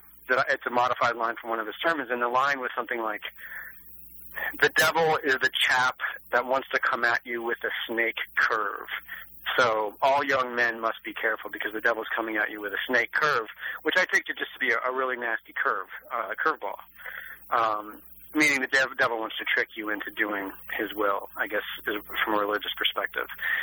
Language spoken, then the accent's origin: English; Kansas, United States; Growing up in Kansas, as I talk about in the book, I grew up in Kansas in the 80s